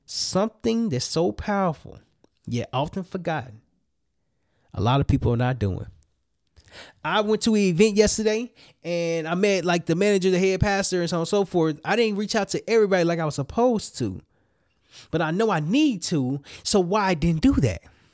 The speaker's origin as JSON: {"language": "English", "town": "Little Rock", "region": "Arkansas", "country": "United States", "tie": "born or raised there", "said": "And I remember when I was in Little Rock, Arkansas, my hometown. Shout out to Little Rock, Arkansas."}